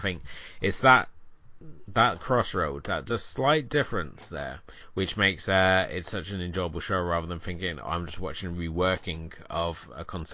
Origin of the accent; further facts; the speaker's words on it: England, United Kingdom; But the reason I'm choosing to look at Apaches is because growing up in England, the public information films were often shown during any of your sort of weekend afternoon viewing